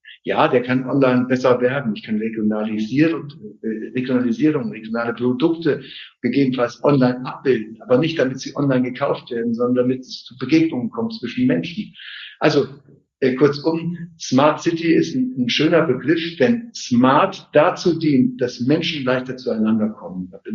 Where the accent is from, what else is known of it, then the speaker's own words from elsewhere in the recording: Siegen, North Rhine-Westphalia, Germany; In meiner Heimatstadt Siegen